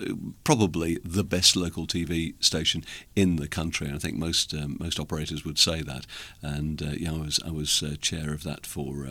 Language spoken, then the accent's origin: English; West Bridgford, East Midlands, United Kingdom; I was born in Lady Bay in Bridgford in the days when Lady Bay was the down market side of Bridgford because you couldn't afford to live across Ratcliffe Road in the posh side of Bridgford